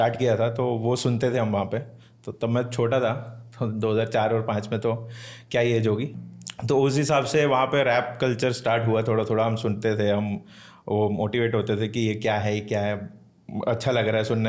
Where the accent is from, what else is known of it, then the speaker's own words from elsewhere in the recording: Jammu, Jammu and Kashmir, India; now in Mumbai, India; मेरा home town Jammu and Kashmir है, मैं जम्मू सिटी से हूँ और मुझे बॉम्बे में, आई थिंक अभी मैं बॉम्बे में मूव कर चुका हूँ 10 साल पहले, 2015 या 2014 के एंडिंग में मैं आया था यहाँ पे।